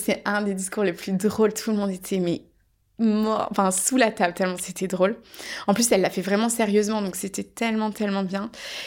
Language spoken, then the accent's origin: French; France; comme je suis française